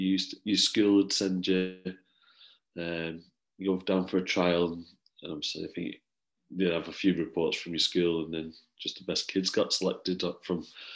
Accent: Warrington, North West England, United Kingdom; Yeah, I grew up in Warrington.

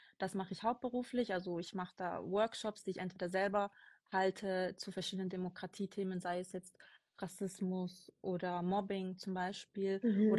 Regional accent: Stuttgart, Baden-Württemberg, Germany; Ich bin Stuttgarterin, bin auch in Stuttgart aufgewachsen und habe soziale Arbeit studiert

